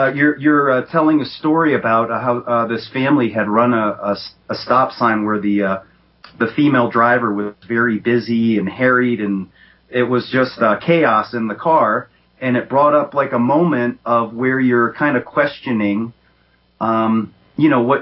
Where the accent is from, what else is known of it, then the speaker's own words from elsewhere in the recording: Florida, United States; So it's a completely different than I'm from Florida for a long time.